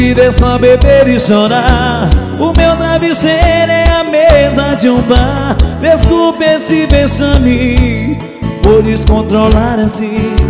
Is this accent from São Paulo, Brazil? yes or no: no; Itapetinga, Bahia, Brazil; diretamente pra Bom Jesus da Lapa, minha cidade natal, Itapetinga.